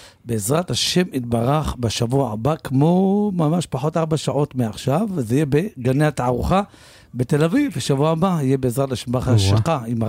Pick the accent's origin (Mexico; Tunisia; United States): Tunisia; אני גם חושש, אני טוניסאי, אל תשכחו את זה.